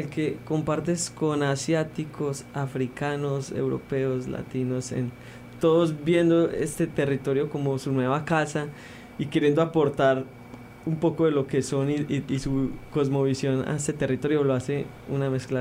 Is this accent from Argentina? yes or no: no; Colombia; y lo podemos decir nosotros como migrantes, fue que en mi país, Colombia, que recibimos tanto turismo